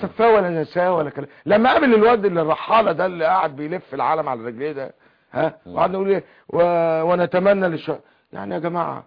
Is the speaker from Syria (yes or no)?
no; Egypt